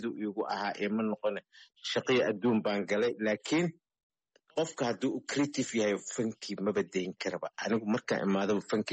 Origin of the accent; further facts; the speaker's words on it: Mogadishu, Banaadir, Somalia; xamar aniga meesha aan ku dhashay aan ku soo koray aan ku weynaaday aan ku aqliyeystay aan ku guursaday aan ku guriyeystay